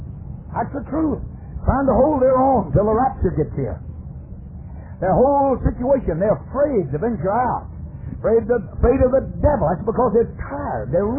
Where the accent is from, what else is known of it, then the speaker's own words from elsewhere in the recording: Texas, United States; born there; I was born in Texas.